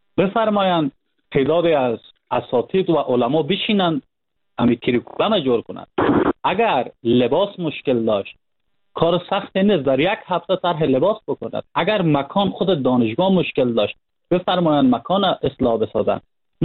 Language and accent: Persian; Panjshir, Afghanistan; ما خودم از پنجشیر هستم